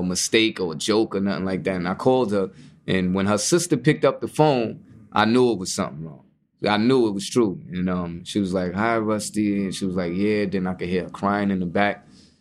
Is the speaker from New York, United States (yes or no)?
yes; Brooklyn, New York, United States; Like, I'm from Kingston and Bergen.